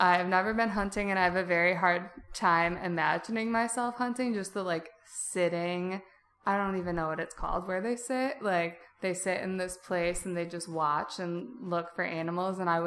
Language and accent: English; Milwaukee, Wisconsin, United States; born there; I used to live in Wisconsin. I was born in Milwaukee and was there for my first couple years of life, and then we kept coming back.